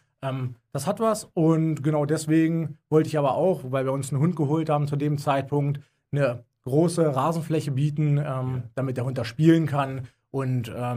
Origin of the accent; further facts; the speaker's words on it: Braunschweig, Lower Saxony, Germany; komme aus Braunschweig, in Mittelniedersachsen, Mitte Deutschland.